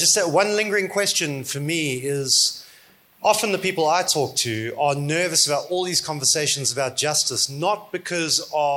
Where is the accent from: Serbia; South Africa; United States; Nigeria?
South Africa; accent: South African; so you might tell from the accent I'm South African. I was 10 years old when Mandela became president and lived through the transition into a new democracy.